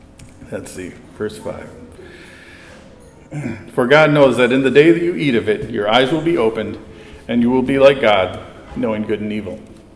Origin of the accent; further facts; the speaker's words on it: South Dakota, United States; where I grew up in South Dakota because we have this thing called winter.